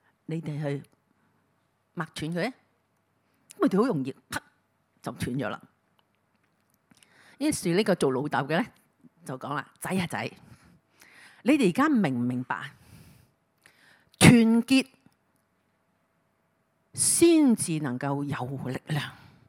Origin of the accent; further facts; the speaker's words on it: China; 咁所以呢我哋中國人傳統裏邊咧，都係希望生好多好多個嚇。